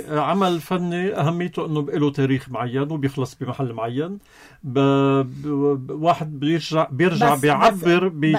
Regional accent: Lebanon; عنا بلبنان

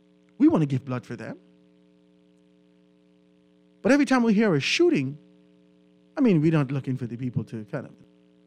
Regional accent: Eight Mile Rock, Grand Bahama, Bahamas; I'm from Grand Bahama, from 8 Mile Rock, right?

